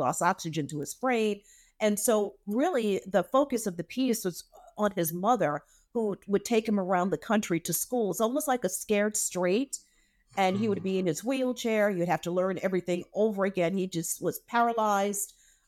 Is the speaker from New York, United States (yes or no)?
yes; Harlem, New York, United States; I'm from New York, Harlem, New York, specifically.